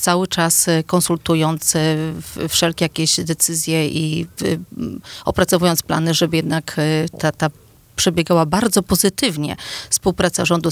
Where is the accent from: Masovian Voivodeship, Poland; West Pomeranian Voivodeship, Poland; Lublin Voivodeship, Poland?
West Pomeranian Voivodeship, Poland; Dolice; Ja sama wywodzę się z obszaru popegeerowskiego, tak? Ja wywodzę się ze wsi, z Dolic.